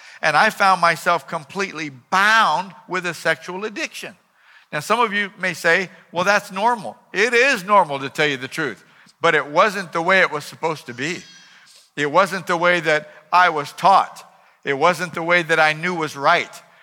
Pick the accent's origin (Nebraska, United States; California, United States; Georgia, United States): California, United States; West Covina; I was a teenager. I was raised to believe in Jesus and to believe the Bible, but that didn't mean that it had changed my life yet. But when I was in high school and public school, I lived in West Covina, right on the border of La Puente.